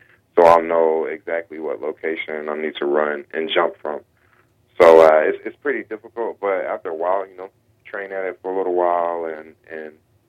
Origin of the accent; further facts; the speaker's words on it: Raleigh, North Carolina, United States; I grew up in Raleigh since my family, we're all from, I guess, eastern North Carolina. So when I was really a small kid, we moved to Raleigh. And I grew up there, went to Carroll Middle School, went to Athens Drive High School